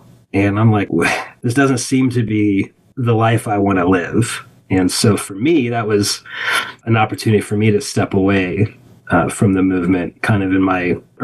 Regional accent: United States; especially as an American who's constantly under the influence of production and productivity and entrepreneurialism

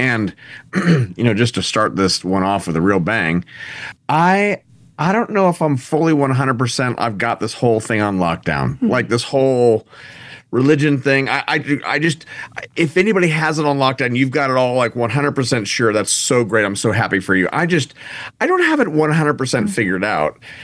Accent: California, United States; now in Nashville, United States; I'm from Orange County, California. I live in Nashville now with my family.

